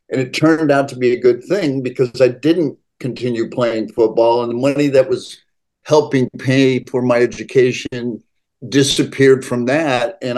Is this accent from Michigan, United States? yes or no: yes; Michigan, United States; Growing up in Michigan and going to the Upper Peninsula